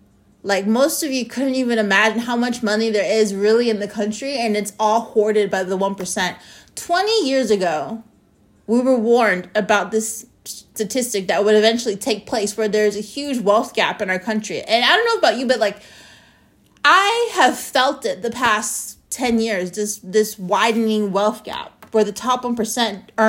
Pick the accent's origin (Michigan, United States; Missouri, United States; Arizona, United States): Arizona, United States; You guys, I grew up in Arizona where you used to call, like, where people used to call ICE and report people and get $500.